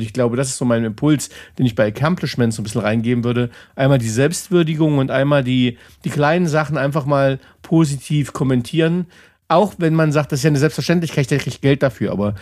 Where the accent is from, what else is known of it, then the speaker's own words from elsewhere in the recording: Saxony-Anhalt, Germany; ich bin Preuße, ich komme aus Sachsen-Anhalt